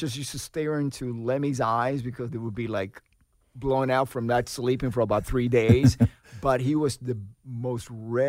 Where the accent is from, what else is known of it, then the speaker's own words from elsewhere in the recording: Miami, Florida, United States; And, you know, for me, I grew up playing in Miami, which was more of a loungy club, you know, type of environment. Then I went to the Midwest